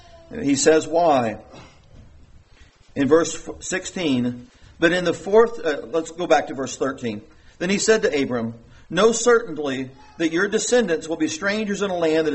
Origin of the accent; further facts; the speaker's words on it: United States; born there; I am very happy and feel blessed to have been born in this country.